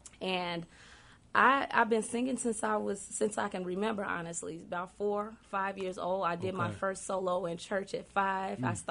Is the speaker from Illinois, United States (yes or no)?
yes; Chicago, Illinois, United States; I'm a little old country sounding girl from the heart of Chicago. I grew up right here on the north side of Chicago on Cabrini Green, actually.